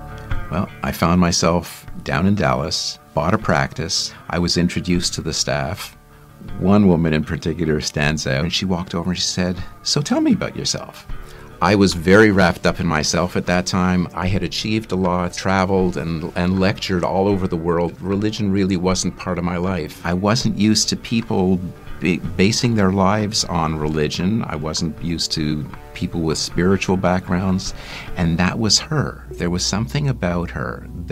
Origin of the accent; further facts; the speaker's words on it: Montreal, Quebec, Canada; born there; I was born in Montreal into a Jewish family. My grandparents had immigrated from Russia.